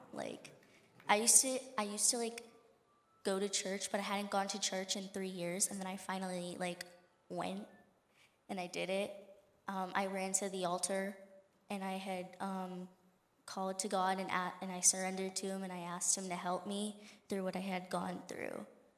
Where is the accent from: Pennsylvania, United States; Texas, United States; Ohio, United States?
Pennsylvania, United States; I'm 13 years old and I'm from Pennsylvania.